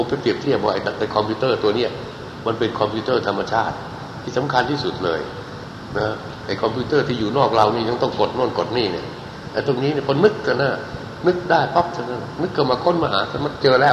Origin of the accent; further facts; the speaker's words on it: Bangkok, Thailand; born there; ผมเกิดในกรุงเทพแต่ข้างในผมบอกว่าเกิดในชนบท